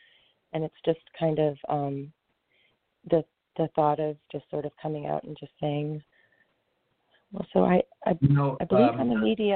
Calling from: Boston, Massachusetts, United States; Boston. Well, outside of Boston.

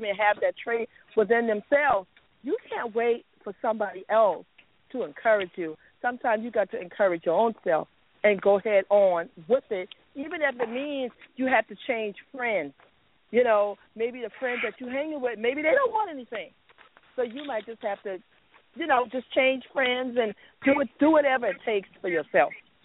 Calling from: Jacksonville, United States; I'm calling from Jacksonville.

